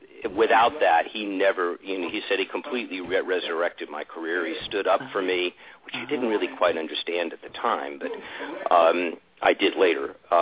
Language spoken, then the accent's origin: English; Beverly Hills, California, United States; a lot of people I knew growing up in Beverly Hills, which is where we lived, couldn't handle it.